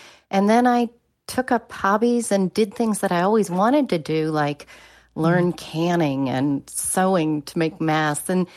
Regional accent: Charlotte, North Carolina, United States; I'm from Charlotte, North Carolina.

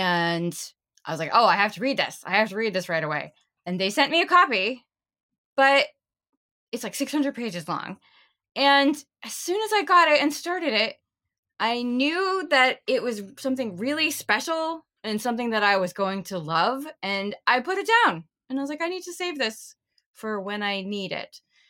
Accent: Maine, United States; accent: Maine; And just for those of you that can't understand my Maine accent, even though I try to hide it

